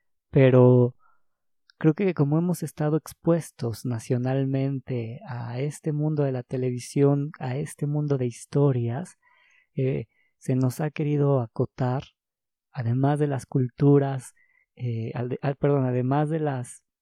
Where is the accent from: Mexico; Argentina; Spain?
Mexico; como país, yo soy de México, como país no tenemos cultura de ver el arte como un trabajo